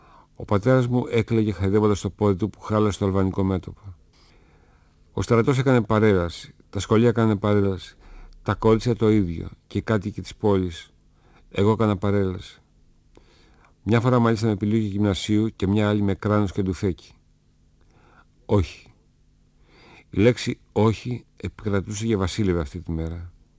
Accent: Thessaloniki, Central Macedonia, Greece; Τον περίμενα πώς και πώς για να δω την πόλη μου να χαίρεται. Ξεφύλιζα το ημερολόγιο στον τοίχο και όταν ανοίχνει 26, η Θεσσαλονίκη σημειοστολιζόταν, οι καμπάνες χτυπούσαν και το μισό μου σόι γιόρταζε.

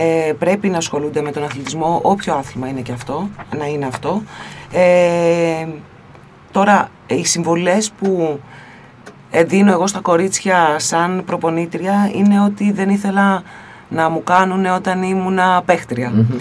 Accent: Lamia, Central Greece, Greece; εγώ τα καταλαβαίνω τα παιδιά της επαρχίας και εγώ μεγάλωσα στη Λαμία, οπότε ξέρω πώς είναι.

